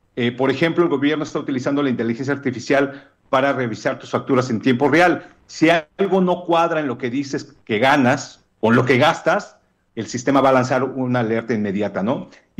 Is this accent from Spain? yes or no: no; Mexico; porque no alcanzan los impuestos que como mexicanos estamos contribuyendo